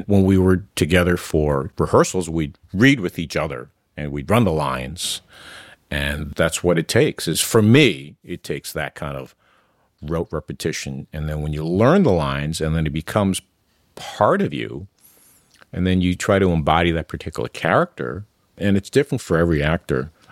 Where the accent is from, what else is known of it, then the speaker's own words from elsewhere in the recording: New York City, New York, United States; first language Mandarin; And then we grew up on the Lower East Side.